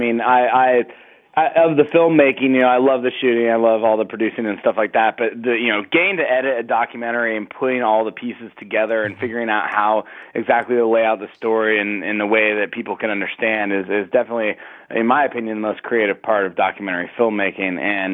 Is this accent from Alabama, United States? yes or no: no; Seattle, Washington, United States; Yeah, born and raised in Seattle, so I was a lifelong Sonics fan.